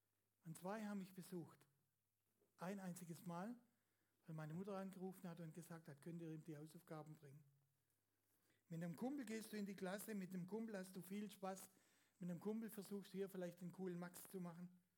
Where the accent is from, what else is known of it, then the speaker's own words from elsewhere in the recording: Baden-Württemberg, Germany; accent: Swabian; ich schwätze aus Schwäbisch